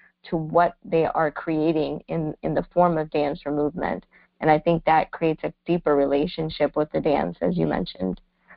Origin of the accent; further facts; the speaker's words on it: India; I think being Indian myself and having studied these dance forms